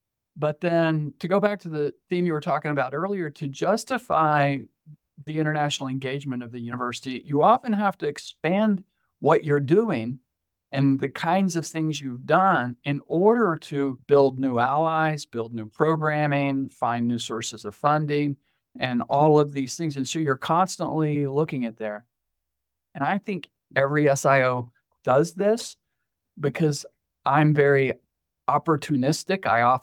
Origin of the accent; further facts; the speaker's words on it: Oklahoma, United States; I grew up in Oklahoma, did not attend this university